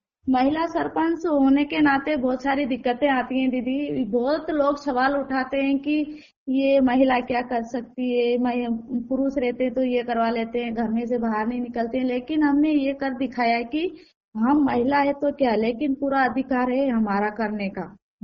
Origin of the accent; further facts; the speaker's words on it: Kariyade, India; ग्राम करियदे की रहने वाली हूँ।